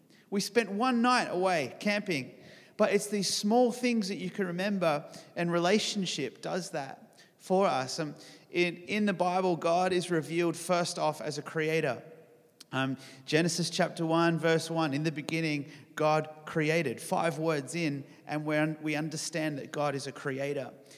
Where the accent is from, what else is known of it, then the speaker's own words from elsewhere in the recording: St. George, Utah, United States; I'm the oldest of three boys. So I have two younger brothers, and we grew up here just in the St. George area.